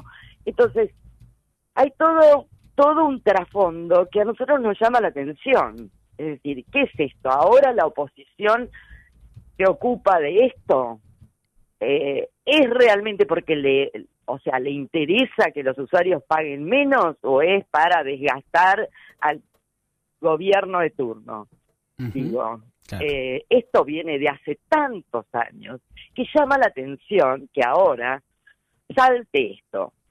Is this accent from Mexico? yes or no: no; Argentina; Ya sabemos cómo somos los argentinos.